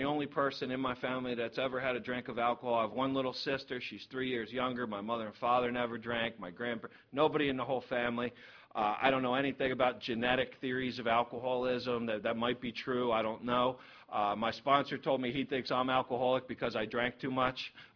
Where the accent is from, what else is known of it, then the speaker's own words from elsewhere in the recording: Ocean City, United States; I'm a surfer from Ocean City.